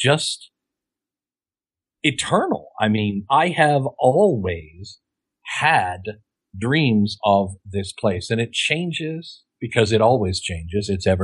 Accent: Kansas, United States; I grew up in Western Kansas where there are lots of abandoned churches and abandoned collapsing houses.

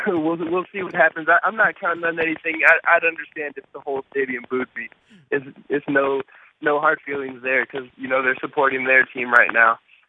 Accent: Colorado, United States; also born or lived in Canada; I grew up in Colorado. I was born in Canada, and then I moved to Colorado when I was young.

